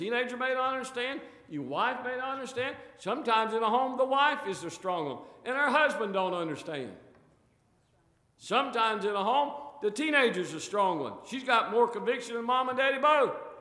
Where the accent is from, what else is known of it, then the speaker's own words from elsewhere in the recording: the South, United States; Now, I'm from the South, so I'll read that stuff, okay?